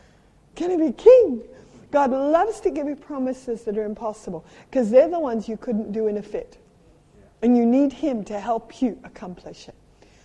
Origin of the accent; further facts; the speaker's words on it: Australia; My heart is in England. Some ancestry is in New Zealand. I'm an Australian.